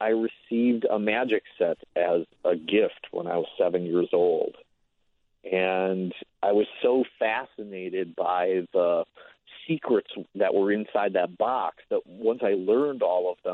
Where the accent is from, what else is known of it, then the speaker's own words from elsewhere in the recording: Milwaukee, Wisconsin, United States; I grew up in Milwaukee.